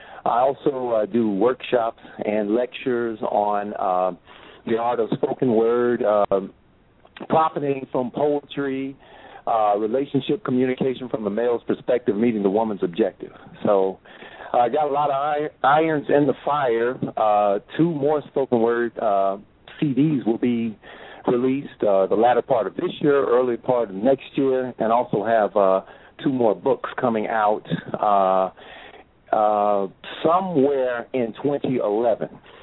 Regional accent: Huntsville, Alabama, United States; Well, hey, physically, I hail from Huntsville, Alabama, representing Dirty Dirty.

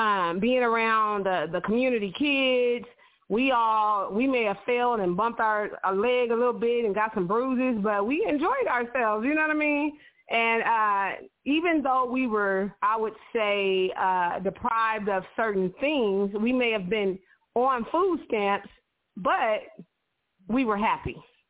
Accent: Watts, California, United States; we talk about the memories of growing up in Watts together.

